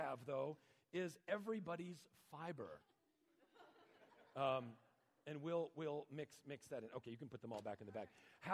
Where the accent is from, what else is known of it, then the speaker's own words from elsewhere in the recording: Connecticut, United States; born there; I was born in Connecticut.